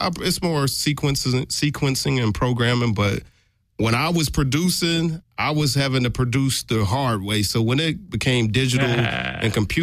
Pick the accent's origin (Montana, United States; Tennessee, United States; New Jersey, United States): Tennessee, United States; Of course, I'm from Tennessee.